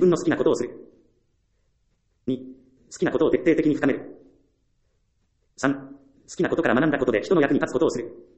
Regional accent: Ehime, Japan; 私はもともと田舎出身愛媛県ですから、家の周りにはたくさん神社があり

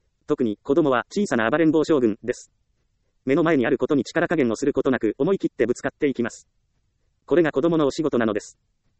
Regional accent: Ehime, Japan; 私は愛媛県の田舎で育ちました。田んぼと緑に囲まれ、自宅からは山と海の両方を眺めることができる自然を満喫するにはもってこいの場所です。そんなところで幼少期はずっと暮らしていましたから、

